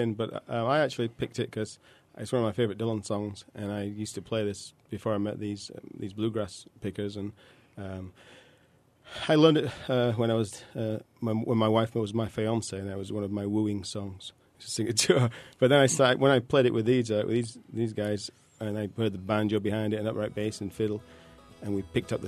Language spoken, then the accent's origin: English; Yorkshire and the Humber, United Kingdom; moved away; I'm from Yorkshire in England, and I moved to Springfield. It was just really my dream to live here, so I'm glad that I got to be here.